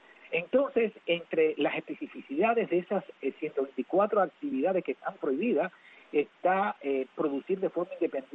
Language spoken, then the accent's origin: Spanish; Cuba; mi pueblo cubano.